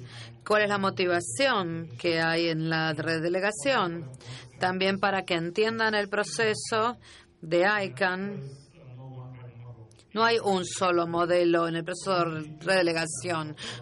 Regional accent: Fiji; provengo de las Islas Fiji en el Pacífico.

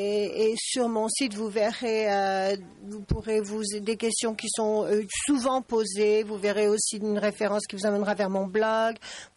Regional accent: New Zealand; French is a second language; Mais je suis de Nouvelle-Zélande. Ça me rend un peu plus indépendant parce que je suis au bout du monde, en fait.

